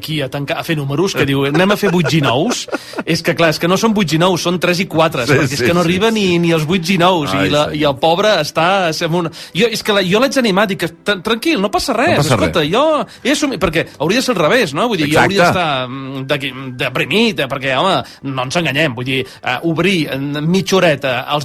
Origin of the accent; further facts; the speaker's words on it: Sabadell, Catalonia, Spain; Els que som de Sabadell mai ho admetrem això en públic